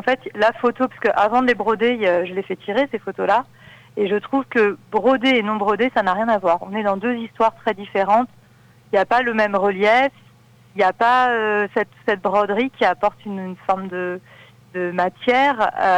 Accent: Corsica, France; le Cap Corse, qui est ma région d'origine et qui est un peu le point de départ de mes rêveries depuis mon enfance, depuis mon adolescence

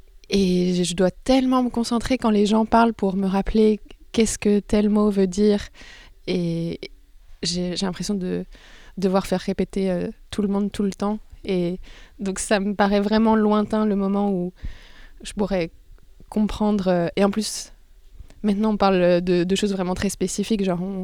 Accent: Rennes, Brittany, France; j'ai grandi à Rennes, j'ai été dans un lycée bilingue anglais, du coup j'ai appris à parler bien anglais au lycée, et après j'ai été vivre en Espagne pendant 2 ans

